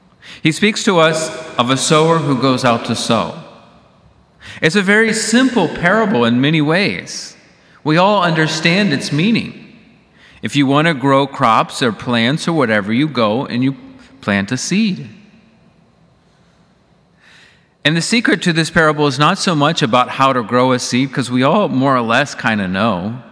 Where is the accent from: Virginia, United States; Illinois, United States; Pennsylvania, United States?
Virginia, United States; Warrenton; There was a beautiful painting that was actually painted by a man very near where I grew up in Warrenton, Virginia.